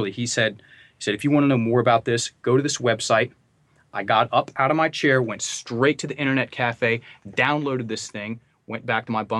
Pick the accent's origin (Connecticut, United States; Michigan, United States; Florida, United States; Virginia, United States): Virginia, United States; I'm just some average guy, right? I'm from Virginia. My dad is a small business owner. My mom, she was a school teacher